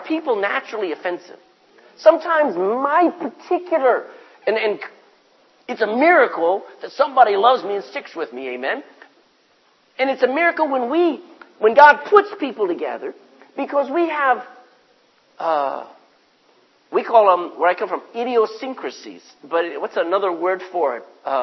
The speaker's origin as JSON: {"language": "English", "region": "Texas", "country": "United States", "said": "most of you know I'm a Texan."}